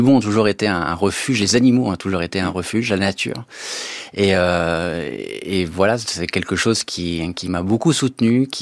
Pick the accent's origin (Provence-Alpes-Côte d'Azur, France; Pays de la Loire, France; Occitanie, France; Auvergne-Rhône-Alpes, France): Provence-Alpes-Côte d'Azur, France; Fayence; Je suis originaire du village de Fayence.